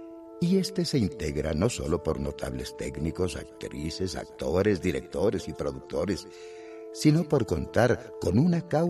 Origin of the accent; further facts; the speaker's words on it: Mexico; soy el único mexicano y uno de los pocos en el mundo